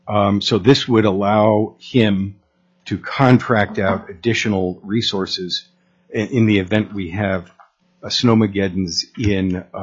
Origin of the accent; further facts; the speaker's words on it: Anchorage, Alaska, United States; I grew up in Anchorage, and I've seen tons of snow in my life. It's just Alaska to me.